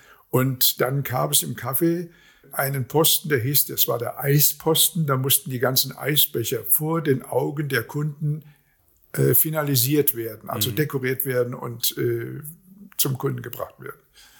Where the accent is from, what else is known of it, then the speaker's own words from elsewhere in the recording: Giessen, Hesse, Germany; Darmstadt ist nicht allzu weit weg von meiner Heimatstadt, Gießen.